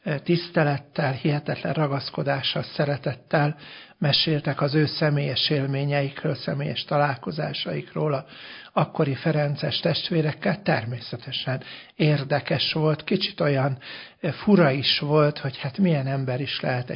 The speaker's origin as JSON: {"language": "Hungarian", "town": "Vécs", "region": "Heves", "country": "Hungary", "tie": "born there", "said": "Vécs, ez a Mátra déli lábánál van, ott Abasár, Markaz, Domosztó, jó bortermelő vidék, és hát a híres régi nagy gyöngyösi kolostorunkhoz mindössze 20 kilométer."}